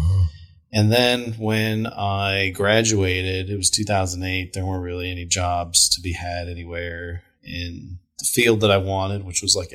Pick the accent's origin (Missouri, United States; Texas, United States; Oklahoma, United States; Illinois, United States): Texas, United States; Austin; So I grew up in Austin eating barbecue kind of around Austin.